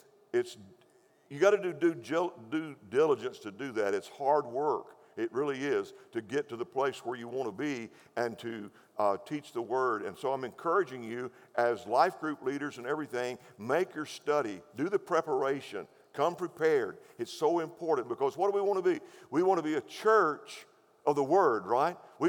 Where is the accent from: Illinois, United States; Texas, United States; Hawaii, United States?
Texas, United States; Seminole; Now, again, I'm from Seminole, West Texas, 28 miles from Hobbs, New Mexico. You can cut me some slack because I'm from out there.